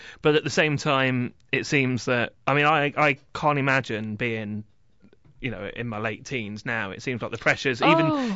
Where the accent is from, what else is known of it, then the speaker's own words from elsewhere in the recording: East Midlands, United Kingdom; I also grew up in Leicestershire.